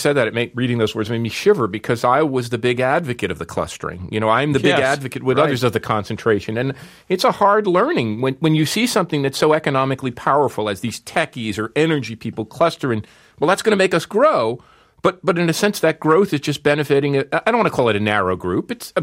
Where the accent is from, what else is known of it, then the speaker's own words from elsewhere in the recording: Newark, New Jersey, United States; I was born in Newark, New Jersey, grew up in New Jersey, could go to Rutgers University and get a path to upward mobility.